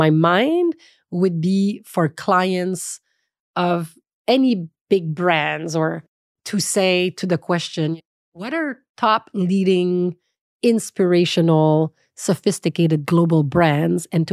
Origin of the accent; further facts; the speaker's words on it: Canada; So let's be proud of the Canadian heritage because clearly Canada is a trusted brand and we're Canadian.